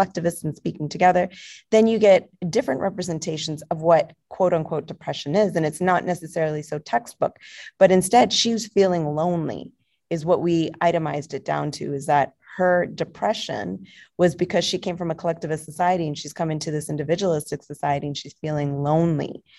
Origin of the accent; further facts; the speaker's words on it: Punjab, India; now in Oakville, Canada; I'm from the north. And so Punjab is divided into two. It's part in Pakistan, part in India. So I'm from the India side. And now I'm in this clinic in Oakville